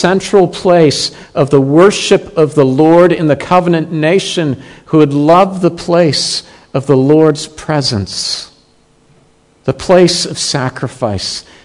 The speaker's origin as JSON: {"language": "English", "country": "Canada", "tie": "born or raised there", "said": "I think of my own nation where I grew up in Canada."}